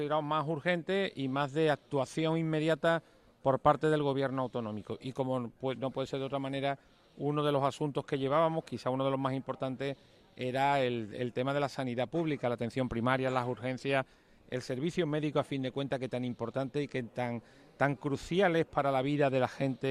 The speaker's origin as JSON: {"language": "Spanish", "town": "La Rinconada", "region": "Andalusia", "country": "Spain", "tie": "born or raised there", "said": "soy alcalde de mi pueblo, de La Rinconada"}